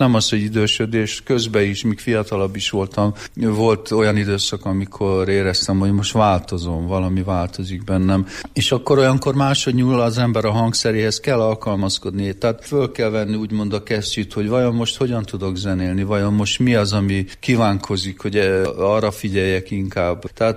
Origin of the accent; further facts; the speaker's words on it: Földes, Hajdú-Bihar, Hungary; also born or lived in Budapest; kicsi koromban én az Alföldön nevelkedtem, Földes nevű községbe, Hajdú-Bihar megyében van, anyukám ott született, fölköltözött Pestre